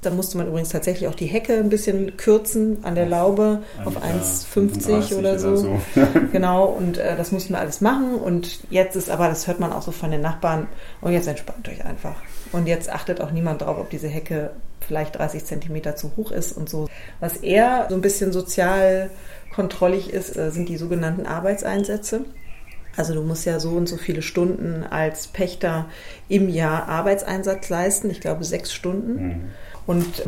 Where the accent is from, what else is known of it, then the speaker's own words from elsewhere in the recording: West Germany, Germany; Diese Erfahrung jetzt mal so als Wessi, so ein bisschen so die Orchidee zu sein und das Ungewöhnliche und das etwas Komische, das finde ich ehrlich gesagt auch mal ganz gut.